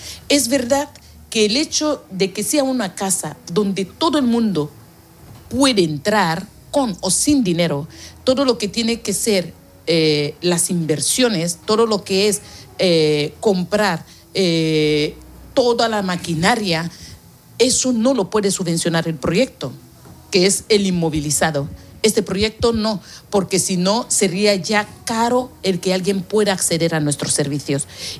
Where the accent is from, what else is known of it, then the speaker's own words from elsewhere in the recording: Equatorial Guinea; born there; Pues hace poco esto pertenecía a España. Yo nací siendo española. En mi registro civil pone nacionalidad española.